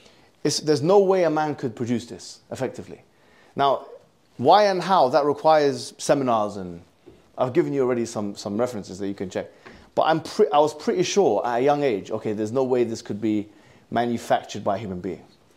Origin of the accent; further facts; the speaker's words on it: Alexandria, Alexandria Governorate, Egypt; And I do remember going to Alexandria, where I'm originally from Egypt